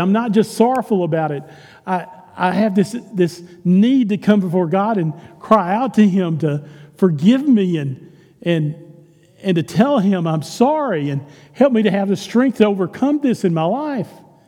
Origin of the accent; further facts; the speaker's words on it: Texas, United States; accent: Texas; I always had a problem because of my Texas accent.